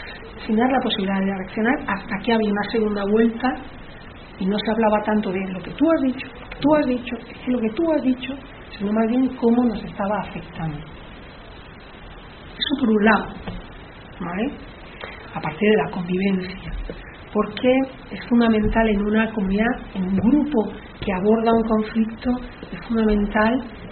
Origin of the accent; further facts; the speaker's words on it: Andalusia, Spain; yo que soy andaluza